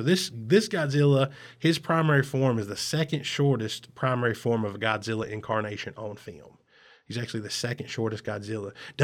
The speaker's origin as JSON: {"language": "English", "region": "the South", "country": "United States", "said": "I'm from the South. It's hard for me."}